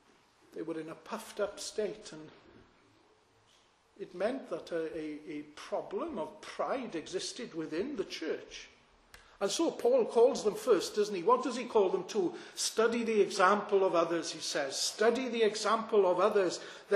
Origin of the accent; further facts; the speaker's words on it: Aberystwyth, Wales, United Kingdom; I can remember going back many years how I was raised in the Welsh Evangelical Church in Aberystwyth.